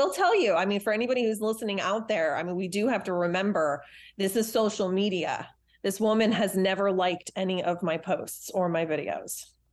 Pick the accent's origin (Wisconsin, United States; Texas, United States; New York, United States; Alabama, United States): New York, United States; I'm originally from New York and her family is from Long Island.